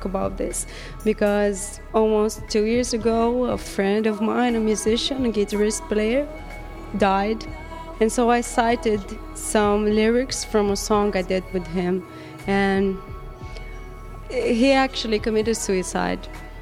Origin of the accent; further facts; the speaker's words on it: Romania; I'm from Romania.